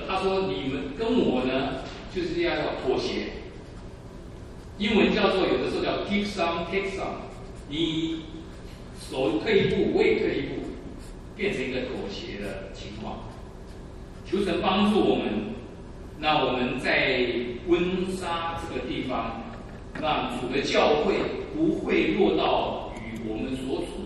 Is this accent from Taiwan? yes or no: yes; Taiwan; 我从台湾来的